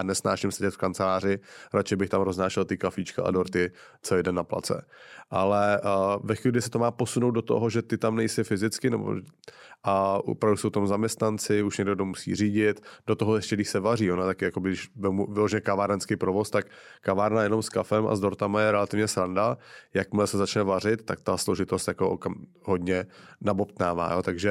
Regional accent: Plzeň, Plzeň Region, Czechia; tak už jsem tenkrát měl myšlenku, že zkusím něco otevřít v Plzni, odkud pocházím

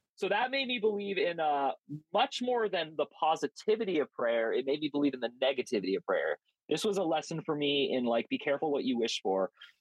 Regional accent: California, United States; moved away as an adult; But within about a month, I realized I'm a weirdo from California. I don't fit in. I have no friends. I had the best group of friends ever in California.

